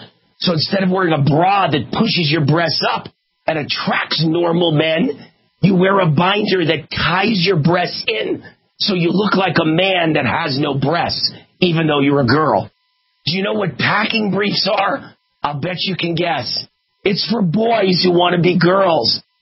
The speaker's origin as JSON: {"language": "English", "town": "New York City", "region": "New York", "country": "United States", "also_born_or_lived": "Hollywood", "said": "I come from New York City. I come from Hollywood, where I was a big game show host and a talk show host and an anchor man."}